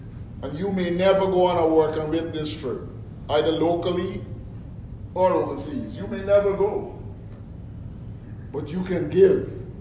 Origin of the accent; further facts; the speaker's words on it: Guyana; Linda is from my home country, Guyana.